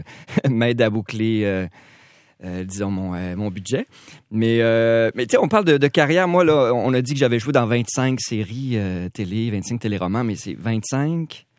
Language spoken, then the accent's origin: French; Montreal, Quebec, Canada; also born or lived in Mexico; Je suis né en Mexique, sauf que j'ai grandi à Montréal-Nord toute ma jeunesse